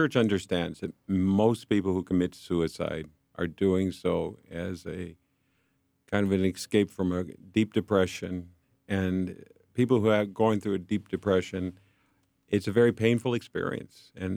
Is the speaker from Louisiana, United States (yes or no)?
no; Seattle, Washington, United States; also born or lived in Huntsville, United States / Houston, United States; No, I grew up mostly in Seattle, actually, all over. My dad worked for Boeing, and we moved to Huntsville, Alabama, and Houston, Texas, and then back to Seattle.